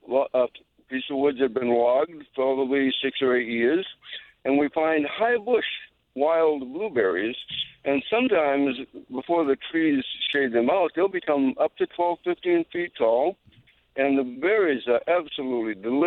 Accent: Berwick, Maine, United States; I'm 72, and I was raised in the Berwicks. Southern Maine, York County

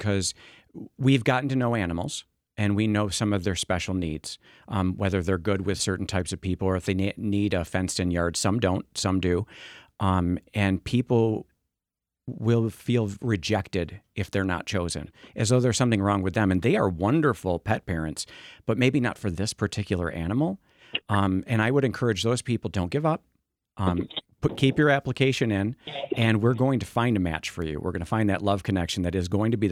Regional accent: United States; Well, I'm an American and I'm a capitalist, so I don't believe in telling people what they have to do.

